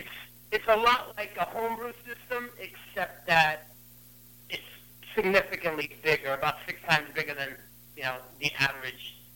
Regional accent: New York City, New York, United States; In addition, I'm from New York City, from Astoria, Queens.

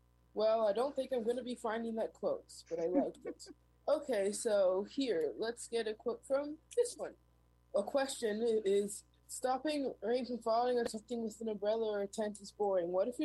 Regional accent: Manhattan, New York, United States; coming back after absence for a long time, and I'm from Manhattan.

